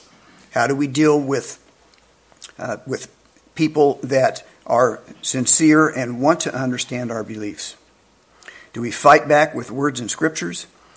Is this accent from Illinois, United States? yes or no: no; Indiana, United States; I grew up in Indiana where we had a Catholic church, but it was very small.